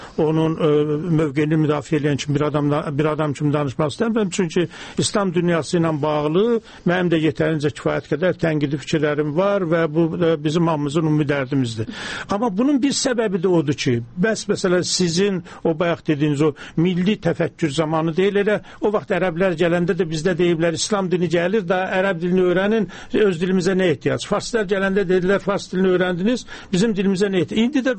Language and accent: Azerbaijani; Xinjiang, China; Mən Doğu Türkistandan gəlmişəm, Çinin içində olmağına baxmayaraq, Çinin çox ciddi asimilasiya siyasəti var, amma dilini saxlayır.